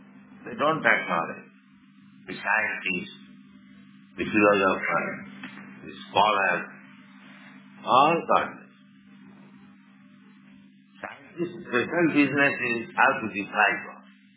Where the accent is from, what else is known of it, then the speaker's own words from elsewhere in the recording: India; English is a second language; I am Indian.